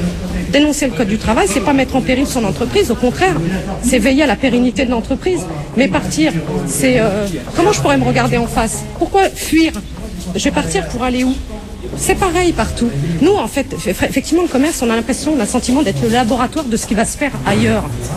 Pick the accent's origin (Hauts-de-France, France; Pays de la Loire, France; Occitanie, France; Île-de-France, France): Île-de-France, France; Argenteuil; born there; Alors, mon pays, c'est la France, je suis née à Argenteuil.